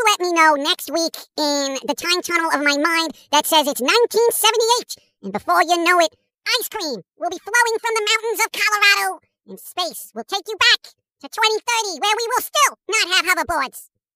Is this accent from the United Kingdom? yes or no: yes; England, United Kingdom; I am glad I'm from England